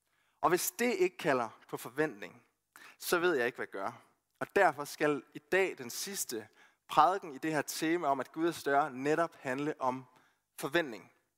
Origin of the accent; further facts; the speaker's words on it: Randers, Central Denmark Region, Denmark; Jeg er fra Randers, og det er jeg super stolt af.